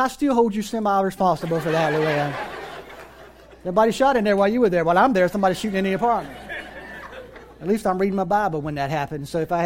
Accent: Wilson, North Carolina, United States; that was what that was for me to get out of my hometown of Wilson and Greenville.

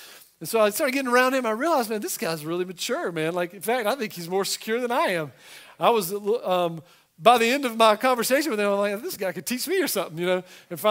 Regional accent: North Carolina, United States; But my first time kind of driving into the city, I grew up in Eastern North Carolina, never been to New York City.

